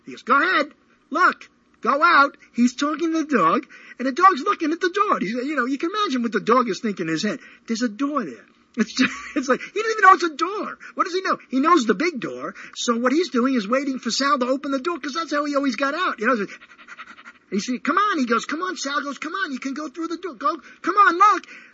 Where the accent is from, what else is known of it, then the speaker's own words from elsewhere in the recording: Brooklyn, New York, United States; I don't know if this happens anywhere else, because I grew up in Brooklyn.